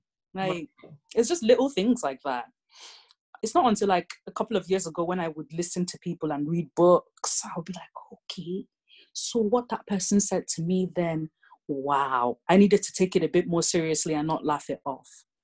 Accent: Nigeria; Being Nigerian, growing up in Nigeria, we didn't have to worry about skin color.

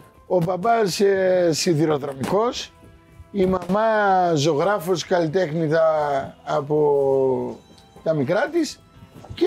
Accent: Thessaloniki, Central Macedonia, Greece; Δεν ξέρεις πόσο χαίρομαι όταν ανεβαίνω στην πόλη μου με δουλειά

